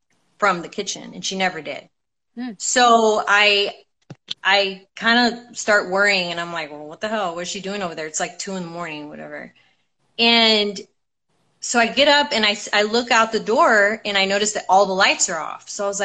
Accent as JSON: {"language": "English", "region": "Texas", "country": "United States", "said": "It's when we first moved to Texas. I'm originally from Texas, but we moved back to Texas when I was about 14."}